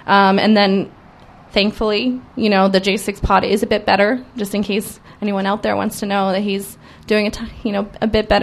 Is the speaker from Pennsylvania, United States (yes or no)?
yes; Pittsburgh, Pennsylvania, United States; I'm from Pittsburgh.